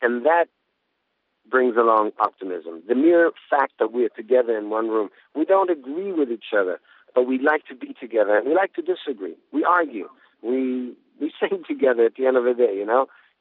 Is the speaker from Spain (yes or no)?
yes; Spain; also born or lived in Israel; I was born in Israel, but I spent my teenage years in Spain.